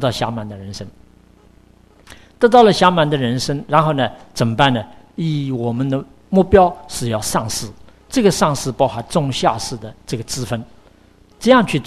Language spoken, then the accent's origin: Chinese; China; 在我们中国人的传统的习惯当中，老法师是一个很尊敬的称呼